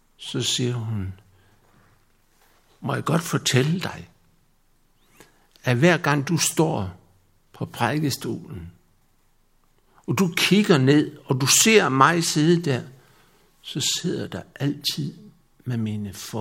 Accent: Esbjerg, Region of Southern Denmark, Denmark; born there; Jeg er født i Esbjerg.

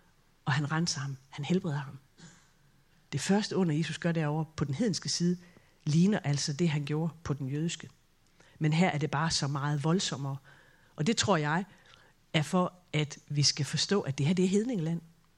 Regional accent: Esbjerg, Region of Southern Denmark, Denmark; Jeg er vokset op i Esbjerg, Vestjylland.

